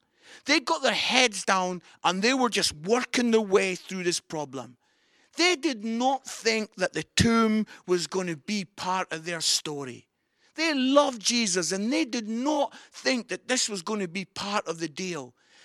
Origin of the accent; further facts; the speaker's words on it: Scotland, United Kingdom; I'm Scottish.